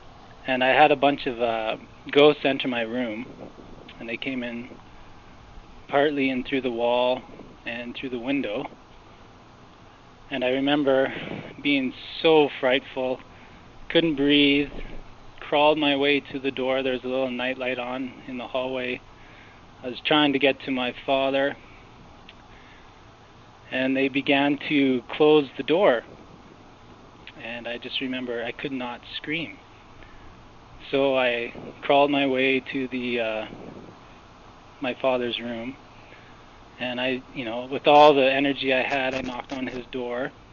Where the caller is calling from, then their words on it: British Columbia, Canada; I'm calling from British Columbia.